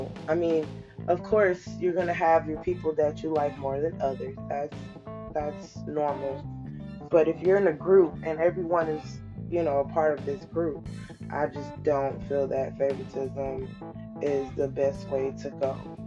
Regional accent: South Carolina, United States; also born or lived in Georgia / New Jersey / Ohio; now in North Carolina, United States; I grew up in South Carolina, went to Georgia, went to New Jersey. I've gone to Ohio, and I'm currently in North Carolina.

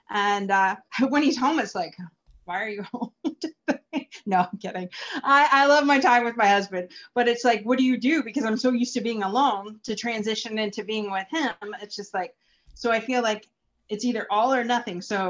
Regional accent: Ontario, Canada; now in Windsor, Canada; I was living, I'm from Ontario, Canada. So I was living in a place called Chatham

